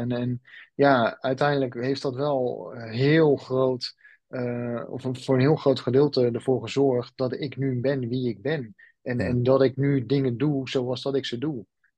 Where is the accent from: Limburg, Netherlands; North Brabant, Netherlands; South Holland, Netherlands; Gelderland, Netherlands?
South Holland, Netherlands; Rotterdam; moved away; Ik betrap mezelf er gewoon zo vaak op dat ik zeg: ja, maar bij ons in Rotterdam.